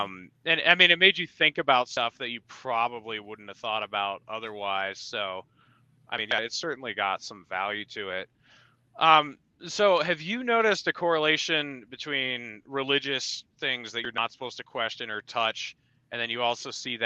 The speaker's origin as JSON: {"language": "English", "region": "New Hampshire", "country": "United States", "tie": "born or raised there", "said": "I grew up in New Hampshire. My parents were Baptist, not Catholic, but same deal."}